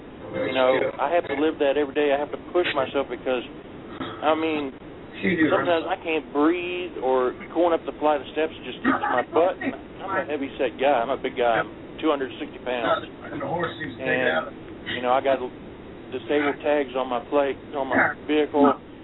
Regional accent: Thomasburg, Virginia, United States; I'm from Thomasburg, Virginia. I'm not too far from where you was in Greenfield Hill.

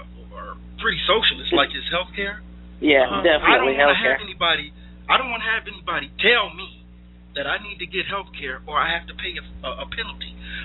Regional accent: Illinois, United States; But, come on. I'm from Illinois.

